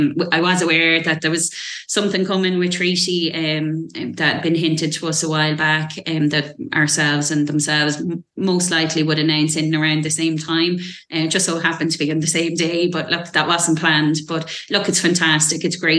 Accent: Drogheda, County Louth, Ireland; So I grew up running around United Park as a baby and developed into a fan in my own right and developed into a volunteer as a teenager.

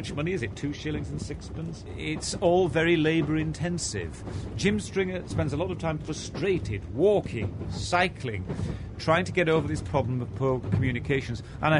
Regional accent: York, Yorkshire and the Humber, United Kingdom; If I was bored, I grew up in York, I'd just go to London, say, Dad, I'm off to London, and he wouldn't bat an eyelid.

